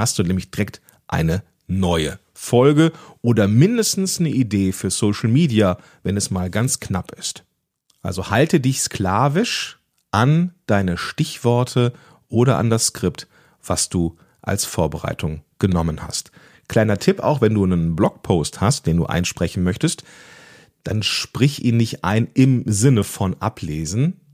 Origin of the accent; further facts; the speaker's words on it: North Rhine-Westphalia, Germany; wie man hier am Niederrhein sagt, wo ich aufgewachsen bin.